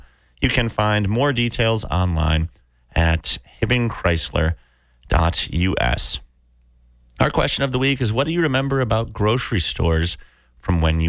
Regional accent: Viroqua, Wisconsin, United States; there was a bagger and a cashier who I believe still works in Viroqua in my hometown

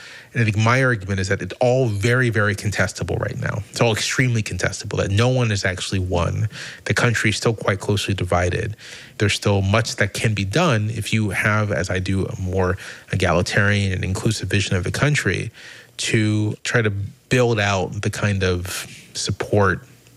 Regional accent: Virginia, United States; I grew up in Virginia. I was born in the South. My family is from the American South.

